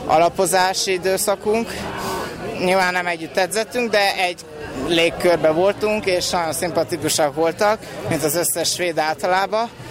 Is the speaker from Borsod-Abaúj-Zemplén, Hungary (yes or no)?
yes; Borsod-Abaúj-Zemplén, Hungary; függetlenül, hogy én most magyar vagyok, és nem sínemzet, teljesítető. Semmi sem lehetetlen, azt mondom. Borsodból jöttem